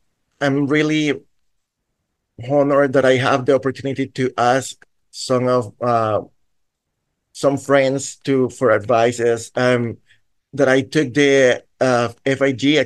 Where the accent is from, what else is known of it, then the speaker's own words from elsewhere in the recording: Panama; I'm from Panama.